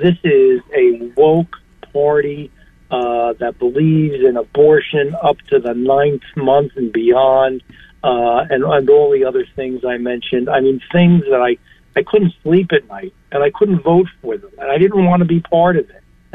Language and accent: English; New Jersey, United States; And I said, you don't know me. I'm from Jersey.